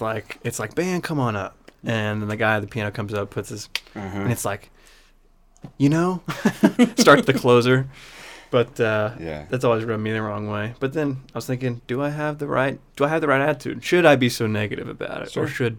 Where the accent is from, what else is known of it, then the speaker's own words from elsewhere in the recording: Wichita, Kansas, United States; I was born in Wichita, Kansas, born and raised.